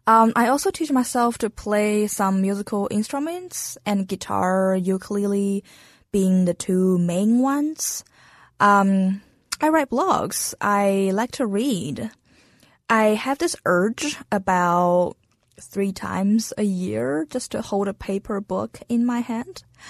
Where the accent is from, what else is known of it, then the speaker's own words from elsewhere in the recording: China; born there; English is a second language; I'm 23 years old now, and I'm from China. I am half Chinese, half Mongolian. The place I was born is not Beijing, not Shanghai, but somewhere super far, far up the north and west area, aka the desert zone.